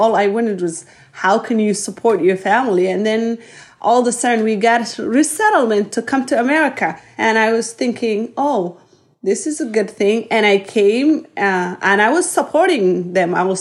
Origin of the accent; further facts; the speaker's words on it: Dadaab, Garissa County, Kenya; Dadaab is a refugee camp. You are living your life. Sometimes you're a teenager and maybe you're a 20-year-old.